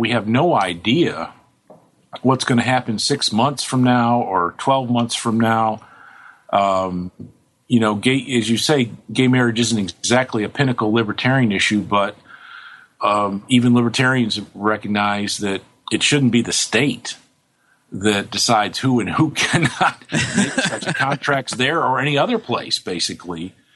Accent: New York, United States; now in Auburn, United States; and I'm originally from New York, Western New York State, and let me tell you, I mean, I love living in the South and living in Auburn, Alabama

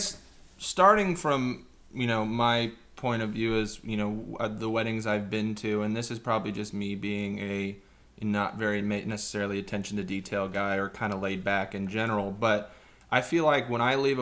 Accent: Kansas, United States; I mean, because I'm from Kansas and didn't know that people did that for weddings.

